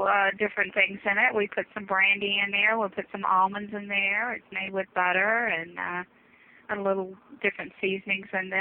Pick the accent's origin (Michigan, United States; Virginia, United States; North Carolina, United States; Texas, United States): Virginia, United States; Norfolk; my father actually was from overseas, and I was a Greek American born. So okay. I was born and raised here in Norfolk area.